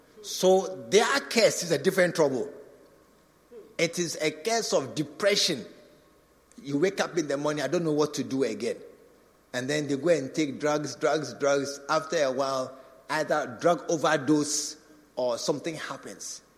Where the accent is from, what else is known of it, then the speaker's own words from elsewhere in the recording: Kumasi, Ashanti, Ghana; I don't know where in Kumasi like Dansoma. I said, hey, I've come to my hometown again.